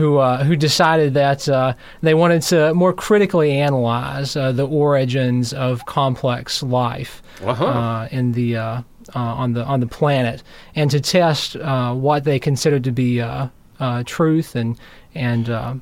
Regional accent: Big Stone Gap, Virginia, United States; I'm from Big Stone Gap, Virginia, which is a couple hours across the Virginia state line

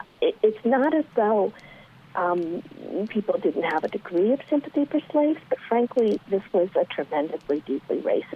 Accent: Virginia, United States; born there; I was born in Virginia

